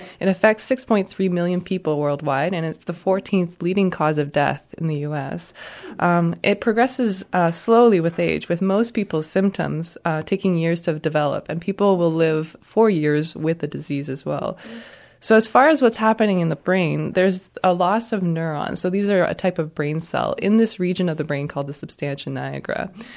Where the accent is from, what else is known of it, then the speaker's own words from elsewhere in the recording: Toronto, Ontario, Canada; moved away as an adult; I'm a scientist from Toronto in Canada. I joined the Van Andel Research Institute about a month ago.